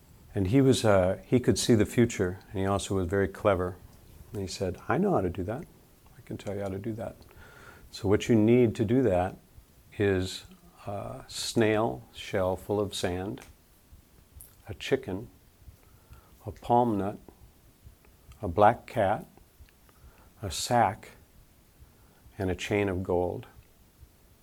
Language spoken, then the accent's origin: English; Minnesota, United States; You can tell I'm from Minnesota.